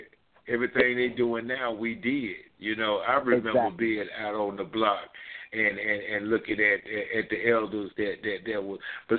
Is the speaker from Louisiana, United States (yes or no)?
no; Jackson, Mississippi, United States; I'm from Mississippi, Raheem. I'm from Jackson, Mississippi, and I go back to the first